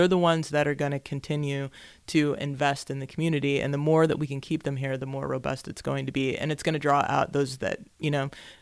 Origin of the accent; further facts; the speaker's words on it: St. Louis, Missouri, United States; now in Brooklyn, United States; I claim Brooklyn, but I'm originally from St. Louis